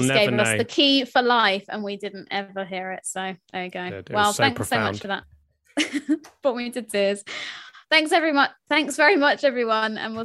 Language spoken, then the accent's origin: English; United Kingdom; I am British.